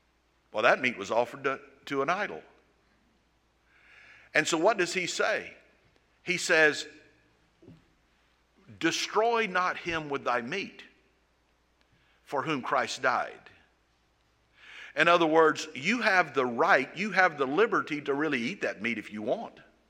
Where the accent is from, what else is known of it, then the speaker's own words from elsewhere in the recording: Savannah, Georgia, United States; But there was churches like the one that I grew up in Savannah.